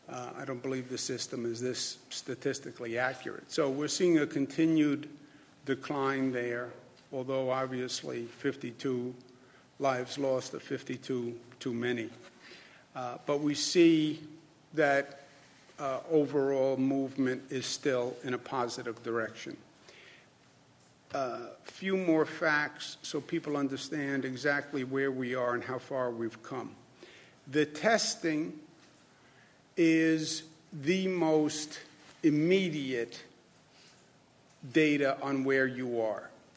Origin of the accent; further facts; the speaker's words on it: New York, United States; It's not because I'm from New York.